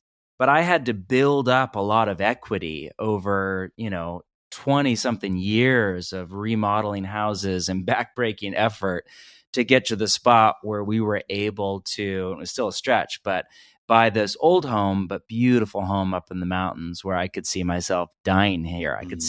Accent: California, United States; also born or lived in Pacific Northwest; I'm from California originally, we were in, you know, the Pacific Northwest for so many years, but I'm from California originally.

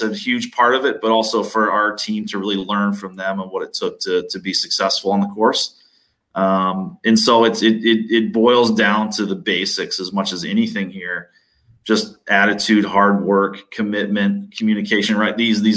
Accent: Minnesota, United States; I grew up in the North, obviously played in a school in the North here in Minnesota.

